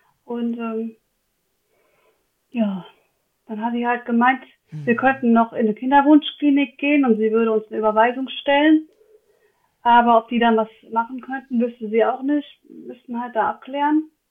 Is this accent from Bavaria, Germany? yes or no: no; Rhineland-Palatinate, Germany; ich bin aus dem Westerwald und da gab es sowas noch nicht.